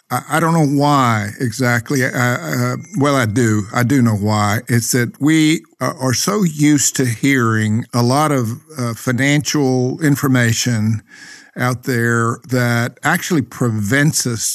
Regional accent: Texas, United States; I grew up in the Dallas-Fort Worth area, very, very close there to where the big Dallas-Fort Worth airport is.

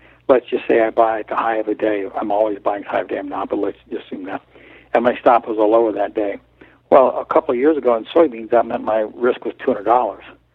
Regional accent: Billings, Montana, United States; When you and I were kids, there, in my hometown, Billings, Montana, there were two television stations.

